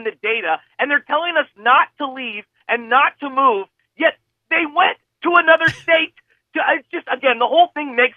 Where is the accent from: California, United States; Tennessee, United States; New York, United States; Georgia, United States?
California, United States; San Francisco; I am diehard fifth generation San Franciscan. I'm Irish Catholic. I'm old school.